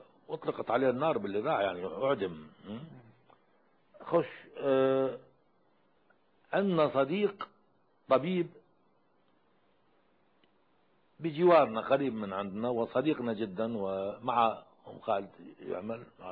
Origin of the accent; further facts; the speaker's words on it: Iraq; اي وما كنت شيوعيا ولا كنت بعثيا عمري كله، انا عراقي ظليت عراقي.